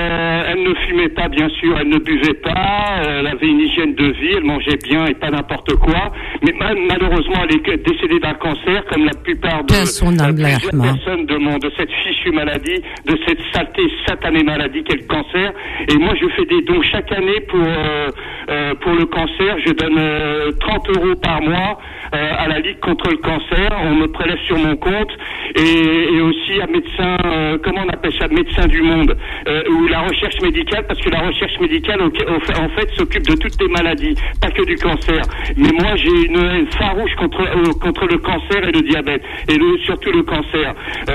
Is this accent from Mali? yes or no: no; Algeria; Je suis algérien